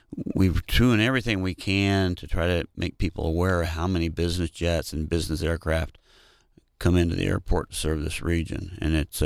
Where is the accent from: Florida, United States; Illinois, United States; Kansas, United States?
Kansas, United States; Pittsburg; I grew up in Pittsburgh, Kansas, and actually it's kind of interesting.